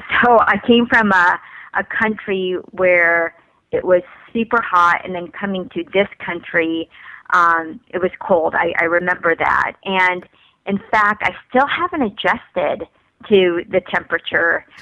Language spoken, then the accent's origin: English; Philippines; born there; moved away; So I was born in the Philippines, very humble beginnings, and there was only one bathroom.